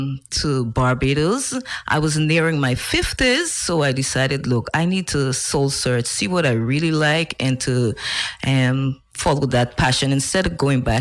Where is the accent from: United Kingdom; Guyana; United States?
Guyana; New Amsterdam, East Berbice-Corentyne; moved away as an adult; now in Sint Maarten; Amsterdam, Guyana, and I was born in a small little village within that town called East Kanji Burbies. And I moved from New Amsterdam in the early 90s and came to St. Martin.